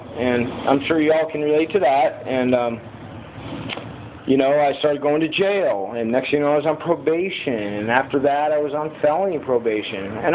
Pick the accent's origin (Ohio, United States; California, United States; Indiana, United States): California, United States; Santa Maria; born there; I was born here in Santa Maria, April Fool's Day, 1971, to my dad George and my mom Doris.